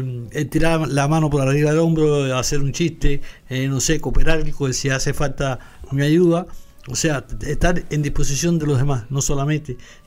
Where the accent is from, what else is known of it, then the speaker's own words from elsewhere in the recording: Cuba; now in Spain; Bueno, ya pues yo llego aquí de Cuba, bueno, de traba, ya saben que soy cubano